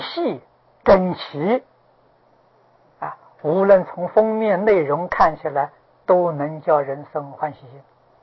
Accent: China; born there; 我是中国人呐，我出生在中国，我家的一些亲人眷属都在中国

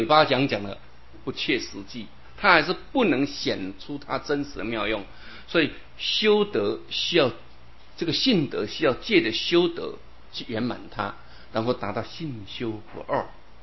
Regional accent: China; 所以你看我们中国人很讲究这个孝

